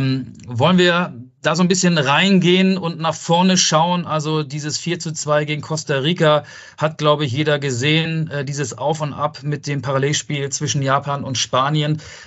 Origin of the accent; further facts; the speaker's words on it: Germany; nee, wir sind keine Südkoreaner, wir sind Deutsche. Und die wissen jetzt dank uns, wie Menschen in Deutschland aussehen oder zumindest einige aussehen, die aus Deutschland kommen.